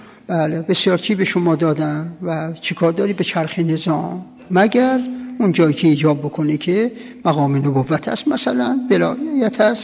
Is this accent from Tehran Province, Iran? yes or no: no; Qom, Iran; حالا ما اینجا در قوم بزرگ شدیم، بله